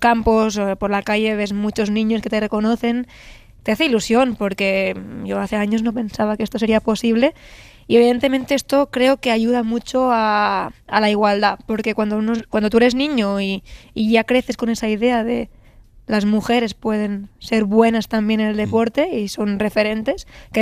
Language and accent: Spanish; Rivas-Vaciamadrid, Community of Madrid, Spain; Y si vienen a Rivas, mi pueblo, pues que puedan ver un poco mi carrera desde los inicios, ¿no?